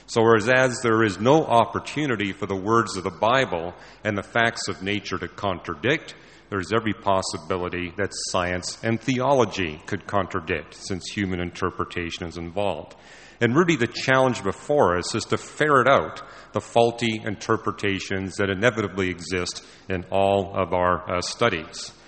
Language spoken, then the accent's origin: English; Canada; I was raised and educated in Canada, and every year in my Canadian public school education, I was taught the scientific method, starting in grade one.